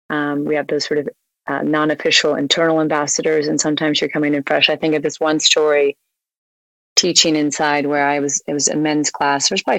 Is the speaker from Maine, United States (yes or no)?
no; Connecticut, United States; I grew up outside of New York in Connecticut